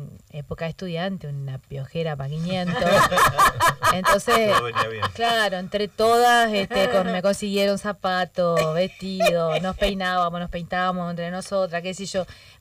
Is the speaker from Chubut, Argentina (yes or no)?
no; Chajarí, Entre Ríos, Argentina; Yo soy de Chajarí.